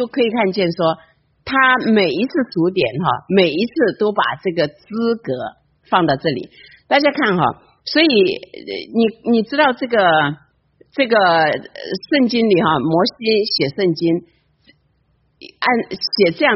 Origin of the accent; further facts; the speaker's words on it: China; 所以可见的哈，我们中国人说什么？说那个重要的是说几遍？3遍。